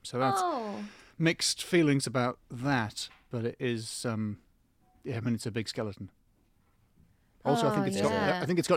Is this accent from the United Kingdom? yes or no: yes; North East England, United Kingdom; now in London, United Kingdom; I'm not from London. I'm from the northeast of England. Where real people come from, and didn't like it there, so I moved to London.